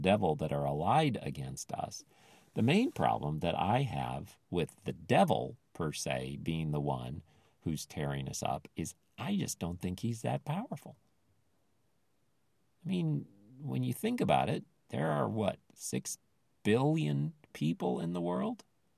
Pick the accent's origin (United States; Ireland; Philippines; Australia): Philippines; As I've said before, I grew up in the Philippines